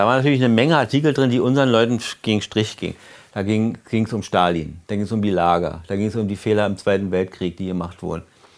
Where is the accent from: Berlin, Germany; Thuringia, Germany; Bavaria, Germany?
Berlin, Germany; Draußen in der DDR, wie wir immer als Berliner sagten, war das gehackt.